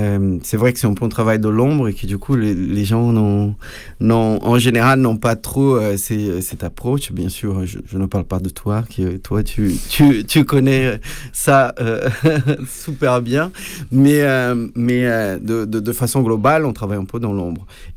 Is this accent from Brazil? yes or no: yes; Brazil; now in Paris, France; Bon, je suis brésilien, je suis arrivé à Paris en 2008